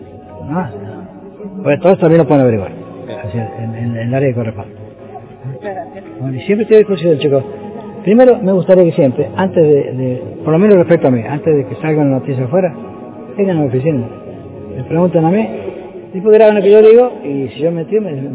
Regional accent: Villa Mercedes, San Luis, Argentina; Yo soy de Villa Mercedes.

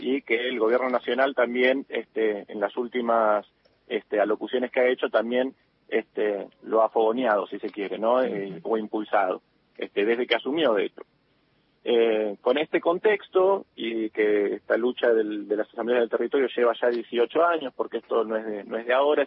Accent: Chubut, Argentina; los que vivimos en la Patagonia y los que somos de Chubut, que somos una provincia de 500.000 habitantes

